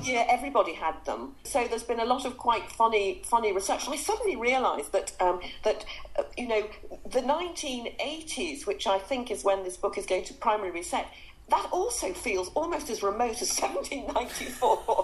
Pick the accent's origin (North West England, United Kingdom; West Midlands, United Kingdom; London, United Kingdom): North West England, United Kingdom; I was brought up in Lancashire, which is it's moorland, it is rather Bronte-esque.